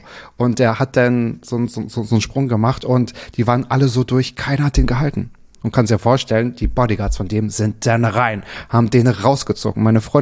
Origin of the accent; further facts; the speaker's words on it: Mecklenburg-Vorpommern, Germany; Ich bin im Müritz Nationalpark aufgewachsen, also mir fehlt der Wald mehr als manchmal Strand und Berge tatsächlich.